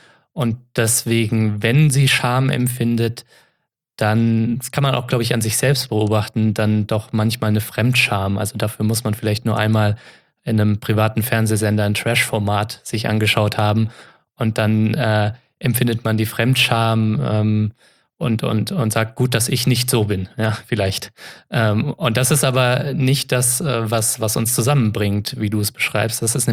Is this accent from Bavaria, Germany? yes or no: no; Frankfurt, Hesse, Germany; ich komme aus Frankfurt